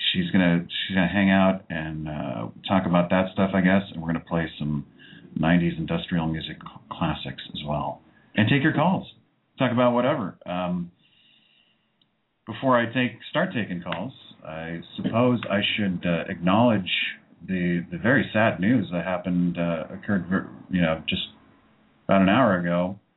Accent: California, United States; I'm Californian. We shorten everything.

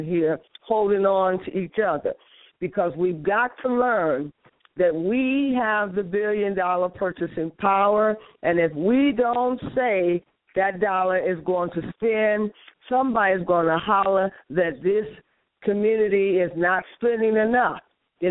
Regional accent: Indiana, United States; That is the reason why I'm back here in the state of Indiana, my hometown.

